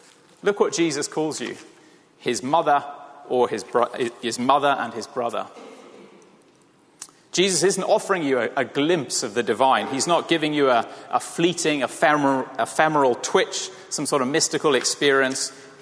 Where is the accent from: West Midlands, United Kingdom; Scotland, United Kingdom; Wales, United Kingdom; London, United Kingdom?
Wales, United Kingdom; I grew up in Wales and spent a fair bit of time running around trying to gather sheep or bullocks for my uncle.